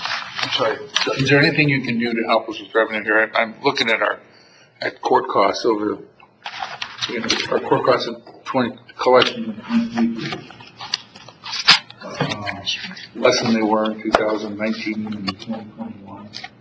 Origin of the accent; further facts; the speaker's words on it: Boardman, Ohio, United States; I grew up in Boardman, Ohio, as I think you know.